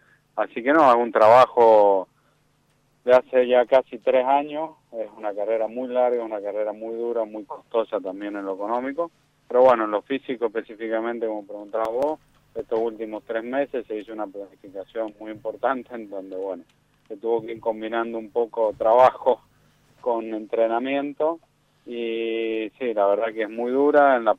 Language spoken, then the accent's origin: Spanish; Rivadavia, Mendoza, Argentina; toda la gente acá de la zona este, yo soy de Rivadavia